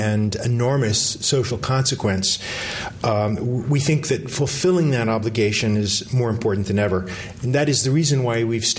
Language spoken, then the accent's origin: English; Los Angeles, California, United States; As a child growing up in Los Angeles in the 1960s, I remember being very proud of being a Californian.